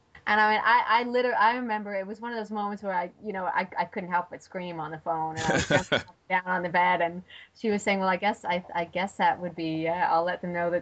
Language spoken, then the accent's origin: English; England, United Kingdom; also born or lived in Cyprus / Lincolnshire / Lake District; now in Canada; I was born in Greece, in Cyprus, and then moved back to England, Lincolnshire and the Lake District, and then we ended up moving to Canada.